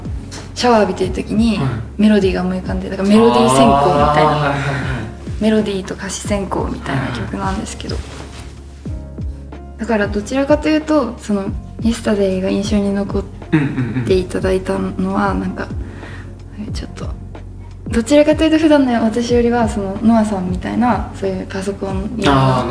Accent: Okinawa, Japan; 私沖縄出身なので、はい、沖縄にいた時に

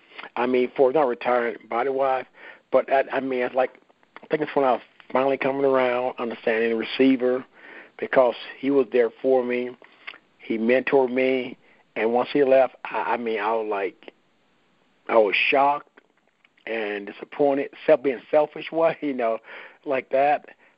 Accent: United States; oh, yeah, I'm from Carolina. But before then, I grew up down there, but no one really wore it.

